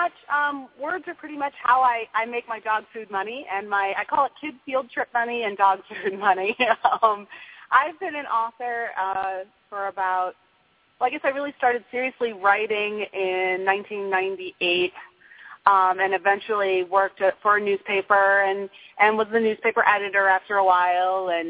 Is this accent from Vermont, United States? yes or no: yes; Vermont, United States; Actually, I grew up in Vermont and spent a lot of my time there.